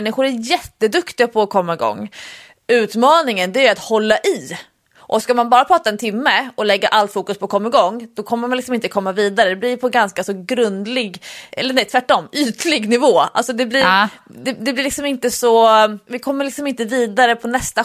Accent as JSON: {"language": "Swedish", "town": "Stockholm", "region": "Stockholm County", "country": "Sweden", "said": "Alltså, som stockholmare om man åker bil, vilket vi gör ofta när vi ska på semester, då åker man ju aldrig förbi Nässjö."}